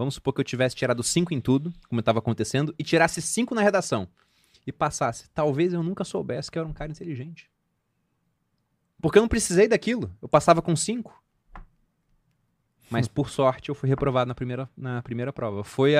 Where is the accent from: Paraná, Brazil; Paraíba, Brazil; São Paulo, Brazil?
São Paulo, Brazil; Taubaté; also born or lived in Cabo Frio; Eu nasci, na verdade, em Cabo Frio, mas saí de lá com menos de um ano, porque o meu pai era piloto de helicóptero e a base ficava em Taubaté, a base de aviação do Exército.